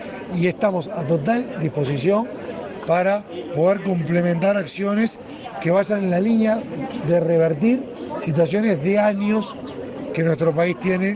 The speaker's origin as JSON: {"language": "Spanish", "country": "Uruguay", "said": "Somos uruguayos, somos servidores públicos"}